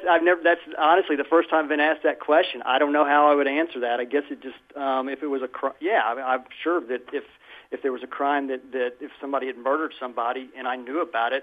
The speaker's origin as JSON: {"language": "English", "town": "Dallas", "region": "Texas", "country": "United States", "tie": "born or raised there", "said": "I'm a Dallas guy. I was born and raised in Dallas."}